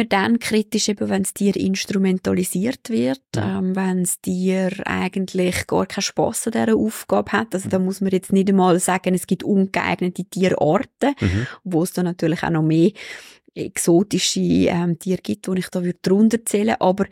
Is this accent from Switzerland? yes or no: yes; Switzerland; das ist eigentlich die einzige rechtliche Grundlage, die wir da bei uns in der Schweiz haben